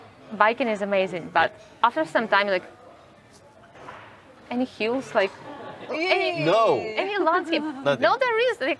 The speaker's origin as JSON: {"language": "English", "country": "Ukraine", "second_language": "English", "lives_now": "Amsterdam, Netherlands", "said": "I'm from Ukraine initially and I just stopped making the conversion to local currency"}